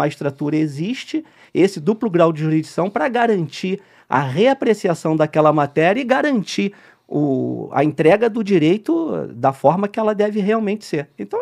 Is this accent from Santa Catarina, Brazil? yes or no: no; Belford Roxo, Rio de Janeiro, Brazil; eu fui criado em Belfor Roxo, é um município da Baixada Fluminense, não sei se todos conhecem, município até pobre, não é um município de muitos recursos, não tem muito acesso, assim, faculdade.